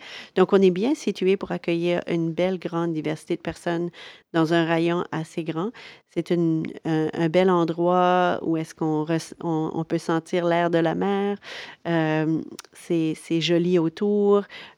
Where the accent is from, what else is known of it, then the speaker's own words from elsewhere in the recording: Saint-Joseph-du-Moine, Nova Scotia, Canada; Je suis originaire de Saint-Joseph-du-Moine, une région très proche de Chiticamp, au Cap-Breton. Donc, juste à l'entrée du Parc national des Hautes-Terres, un coin de pays très joli. Donc, moi, j'ai grandi, c'est sûr, dans une région très petite, très acadienn